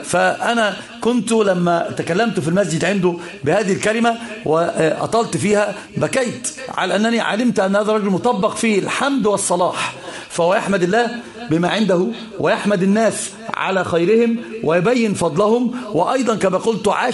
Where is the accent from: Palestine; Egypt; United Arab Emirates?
United Arab Emirates; Dubai; والشيخ أنا أتي من دبي وهو من السعودية